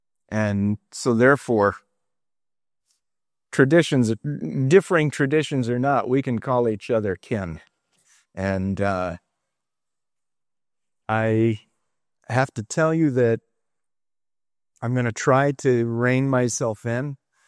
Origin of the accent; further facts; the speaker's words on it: Montana, United States; Originally, I grew up in Montana